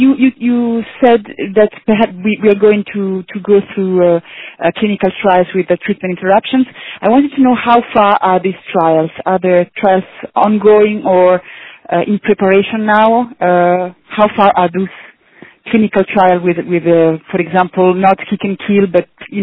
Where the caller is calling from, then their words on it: France; I'm calling from France.